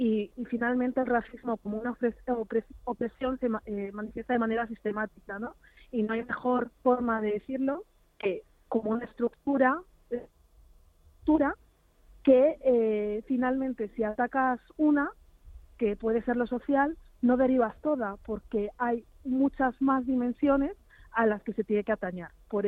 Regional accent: Spain; yo, que soy nacida y crecida en España y educada por la educación del Estado español

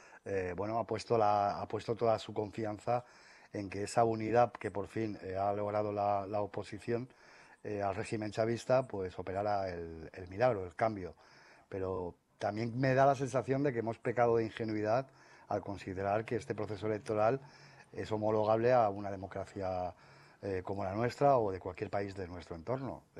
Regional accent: Alicante, Valencian Community, Spain; siendo alicantino, paradójicamente mi arroz favorito es la paella.

